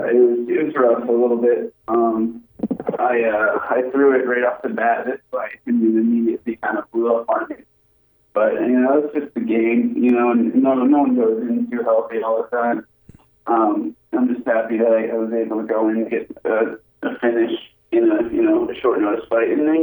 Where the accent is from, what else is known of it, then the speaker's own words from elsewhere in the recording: South Berwick, Maine, United States; now in Wells, United States; I'm from Maine at heart. I live in Wells, Maine now. I grew up in South Berwick.